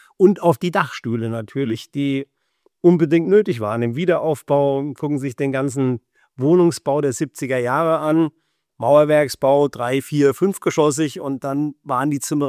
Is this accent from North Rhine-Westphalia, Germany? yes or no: no; Lauterbach, Hesse, Germany; das hier ist unser Stammhaus in Lauterbach. Und warum ist das ausgerechnet Lauterbach? Das ist ganz einfach, das ist meine Heimatstadt.